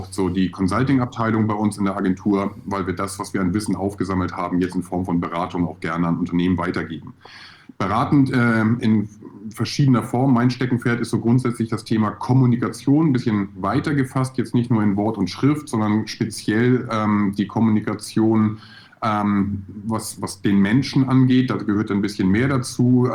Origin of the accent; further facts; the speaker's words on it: Husum, Schleswig-Holstein, Germany; also born or lived in Hamburg; Ich bin auch Muschelschubser, bin in Hamburg geboren, 1978. Wer rechnen kann, weiß, wie alt ich bin. Bin dann noch ein bisschen weiter Richtung Süddänemark gegangen, also in der grauen Stadt am Meer Husum groß geworden. Und dann hat es mich nach ein paar Umwegen nach Nürnberg verschlagen